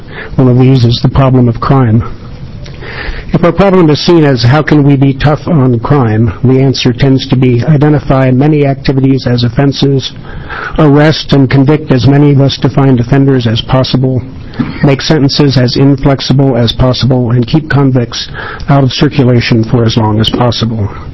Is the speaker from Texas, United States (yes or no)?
no; Portland, Oregon, United States; I'm from Portland, from Senator Gordley's district, in fact